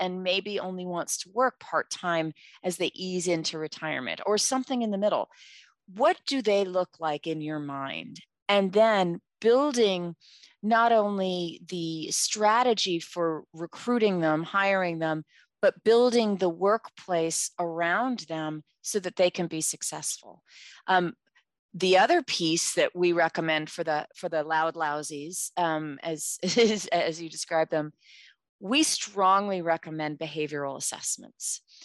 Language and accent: English; New York City, New York, United States; I just used a cattle reference and I'm from New York City.